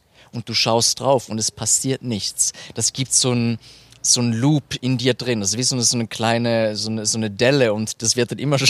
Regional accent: Thurgau, Switzerland; da gibt es in meinem Heimatkanton, im schönen Kanton Thurgau

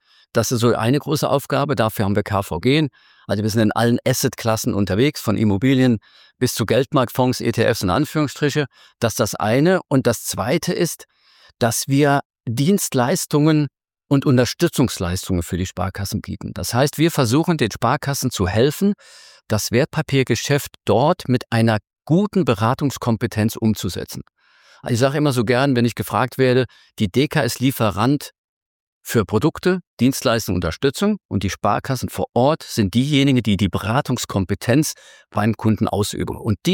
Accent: Koblenz, Rhineland-Palatinate, Germany; war bei der Sparkasse Koblenz, meinem Heimatort

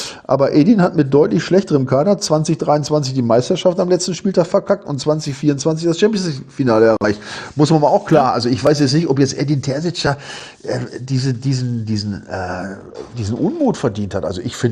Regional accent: Bremen, Germany; ich habe ja auch wirklich auch gerne in Bremen gespielt. Ich stamme ja auch aus der Ecke

